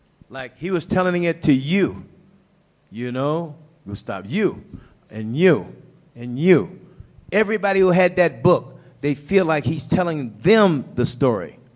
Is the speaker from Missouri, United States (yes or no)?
yes; St. Louis, Missouri, United States; why he picked me to write that book was I was from St. Louis. I was black.